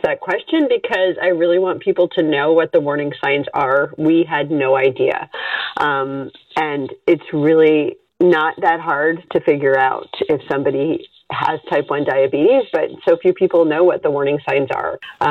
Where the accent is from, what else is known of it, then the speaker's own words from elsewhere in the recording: East Coast, United States; also born or lived in Europe; And born and raised on the East Coast, a little bit in Europe, and here I am now.